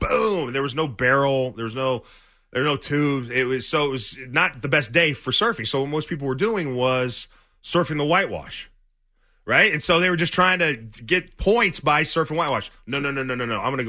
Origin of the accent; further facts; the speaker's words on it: San Diego, California, United States; I grew up in San Diego. I went to high school in San Diego.